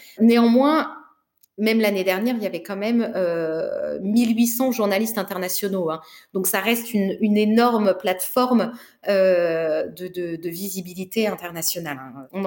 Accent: France; je suis français

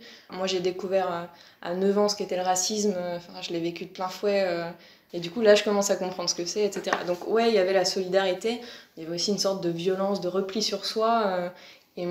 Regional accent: Beaufort, Bourgogne-Franche-Comté, France; moved away as an adult; Alors, je suis une jurassienne, une pure jurassienne. Donc, je suis née dans le Jura et j'ai grandi dans le Jura jusqu'à mes 18 ans. Le nom du village où j'ai grandi, c'est Beaufort.

